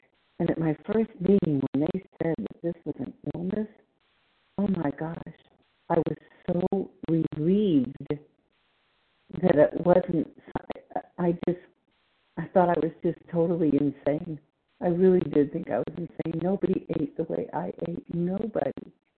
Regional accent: Texas, United States; I'm from Texas

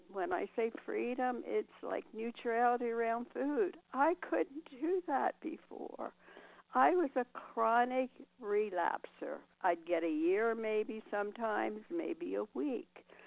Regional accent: Nevada, United States; I'm from Nevada, recovered by the grace of God.

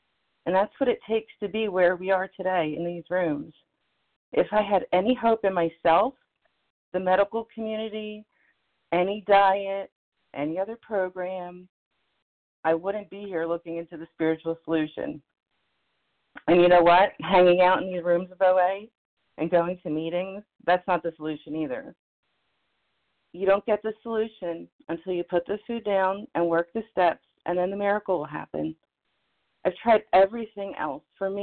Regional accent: New Jersey, United States; I'm a recovered compulsive overeater from New Jersey.

